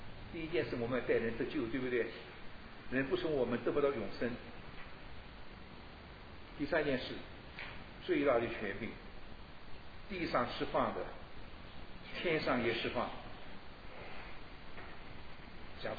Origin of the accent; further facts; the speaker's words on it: China; 我们中国人呢，只爱中国人一份，中国人传福音是传给中国人